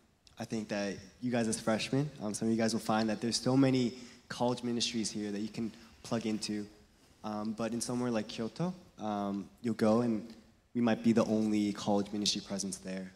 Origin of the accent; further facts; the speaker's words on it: Coppell, Texas, United States; I study computer engineering, and I'm from Coppell, Texas.